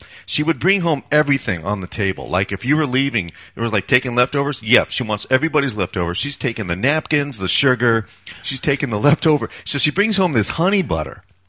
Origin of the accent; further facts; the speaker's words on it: Ohio, United States; Since I'm from Ohio, I'll pile on.